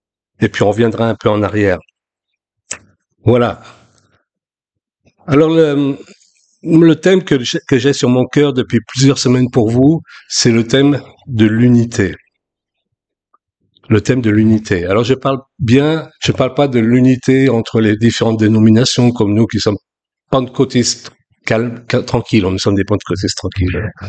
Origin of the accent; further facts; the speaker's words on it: France; first language French; moved away as an adult; also born or lived in Belgium / Italy; now in Switzerland; ma langue maternelle, en français. Parce que j'ai quitté la France, j'avais 19 ans, pour aller étudier en Belgique, à l'école biblique. Et puis ensuite, je ne suis plus rentré en France pratiquement. Je suis allé vivre en Italie, et maintenant depuis 13 ans en Suisse.